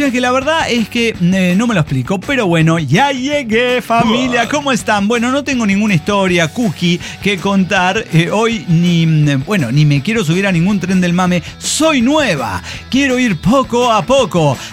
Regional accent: Mexico City, Mexico; now in Madrid, Spain; yo soy del DF, pero vivo en Madrid hace 13 años.

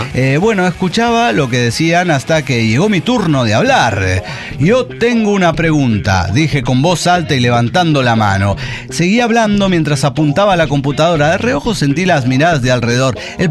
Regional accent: Venezuela; now in Spain; Yo soy venezolana, residente en España.

